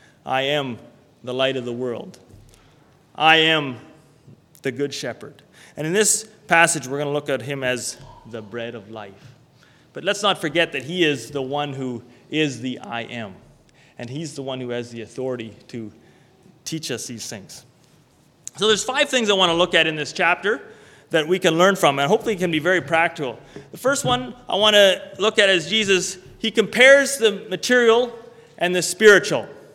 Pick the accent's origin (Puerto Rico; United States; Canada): Canada; I'm Canadian because I was born in Canada and my parents were born or raised me here.